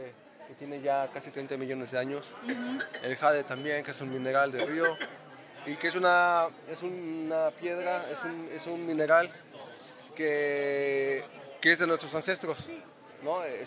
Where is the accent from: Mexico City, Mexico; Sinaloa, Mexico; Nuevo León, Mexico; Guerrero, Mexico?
Guerrero, Mexico; Taxco; born there; now in San Cristóbal de las Casas, Mexico; A mí como yo nací en la montaña, nací en Taxco, y es colonial y de montaña